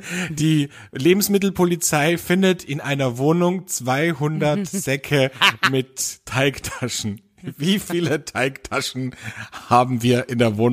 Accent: Austria; bei uns in Österreich

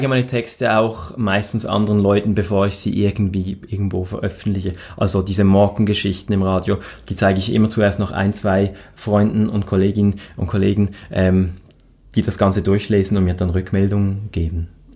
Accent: Reigoldswil, Basel-Landschaft, Switzerland; Also ich bin ja in Reigoldswil aufgewachsen, in einem schönen, idyllischen, sehr idyllischen Dorf mit einer Gondelbahn zur Wasserfalle

